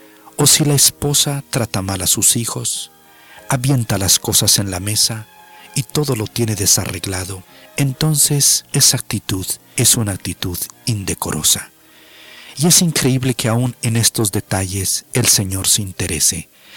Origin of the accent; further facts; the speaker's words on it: Mexico; y por cuanto yo soy mexicano, pues abrí mi oído para escuchar lo que decían